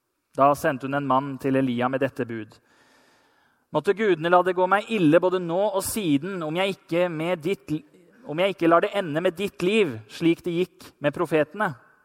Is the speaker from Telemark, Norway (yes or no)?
yes; Telemark, Norway; I Telemark, der jeg er fra, der var jeg 2 uker i juli